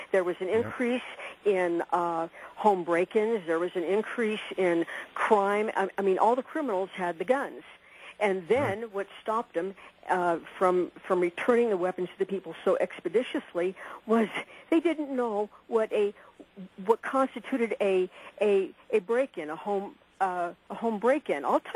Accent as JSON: {"language": "English", "region": "Colorado", "country": "United States", "said": "In fact, I'm from Colorado. There's a reason I'm from Colorado, and I don't go back, and it's such stupidity as this gentleman."}